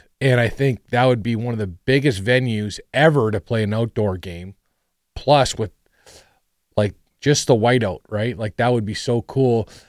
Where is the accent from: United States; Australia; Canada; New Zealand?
Canada; Sault Ste. Marie, Ontario; Sault Ste. Marie, Ontario. But I played in the OHL too. Yeah. I played in my hometown.